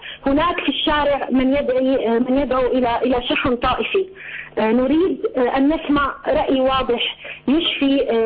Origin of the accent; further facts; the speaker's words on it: Syria; لا تشبهنا كسوريين.